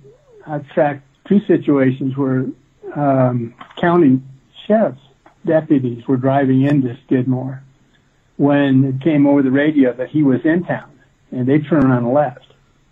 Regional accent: Midwest, United States; and I grew up in the Midwest, and I thought, well, there's a good story out there.

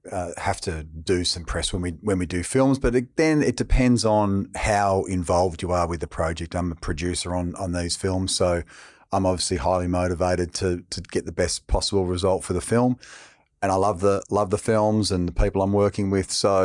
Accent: Tullamarine, Victoria, Australia; And then we moved to Tullamarine. I pretty much spent my childhood in Tulla, out near the airport.

